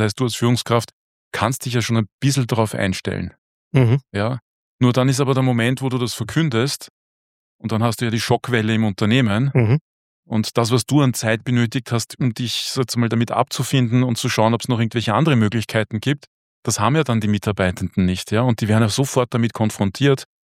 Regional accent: Austria

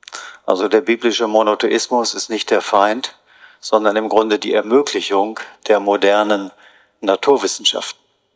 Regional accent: North Rhine-Westphalia, Germany; meiner Heimat, dem Münsterland, wo alles flach ist, in der Nähe der Niederlande.

